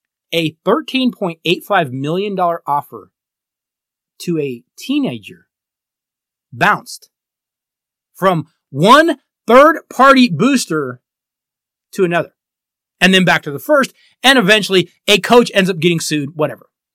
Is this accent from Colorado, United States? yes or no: yes; Denver, Colorado, United States; my hometown city of Denver just celebrated a championship parade last year at this same time.